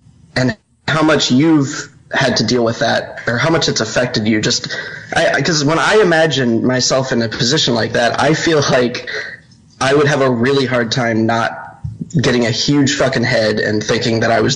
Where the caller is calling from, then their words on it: Indiana, United States; I'm calling from Indiana.